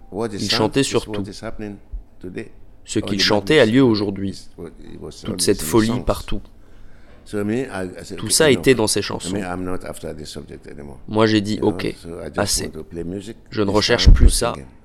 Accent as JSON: {"language": "French", "country": "Nigeria", "said": "quand j'en ai envie, je rentre chez moi, au Nigeria"}